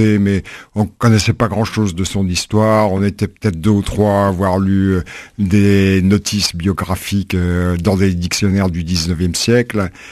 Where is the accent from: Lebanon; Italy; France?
France; Versailles, Île-de-France; moi, je suis originaire de Versailles comme André Michaud